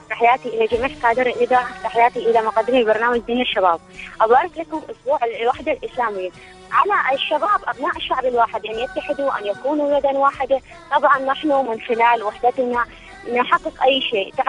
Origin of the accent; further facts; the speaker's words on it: Iraq; من العراق.